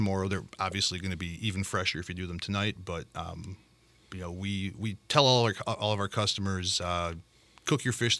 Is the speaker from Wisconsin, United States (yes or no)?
yes; Fort Atkinson, Wisconsin, United States; now in San Diego, United States; I grew up in Wisconsin.